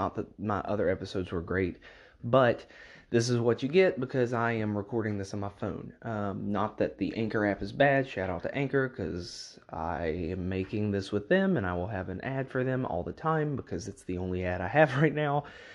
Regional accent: West Virginia, United States; to be from West Virginia. I'm proud to be an Appalachian.

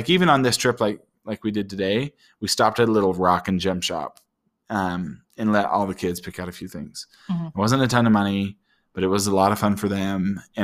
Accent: Utah, United States; I grew up in Utah, but only went skiing once a year.

